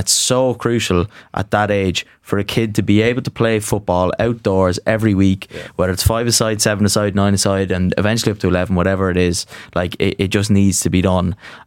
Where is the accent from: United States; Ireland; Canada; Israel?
Ireland; Dublin, Leinster; I suppose I'm obviously from Dublin